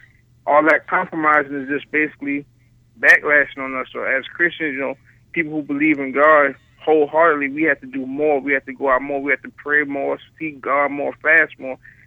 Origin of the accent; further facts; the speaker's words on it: United States; I pretty much know my opinion on how I feel about being an American in America nowadays.